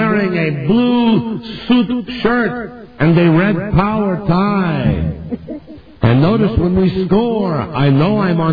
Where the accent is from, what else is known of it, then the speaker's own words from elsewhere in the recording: Hartford, Connecticut, United States; First of all, I'm from Hartford, Connecticut, and I went south for football.